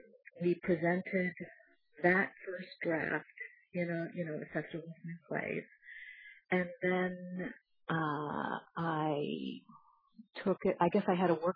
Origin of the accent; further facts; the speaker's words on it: Charlottesville, Virginia, United States; my hometown is Charlottesville, Virginia.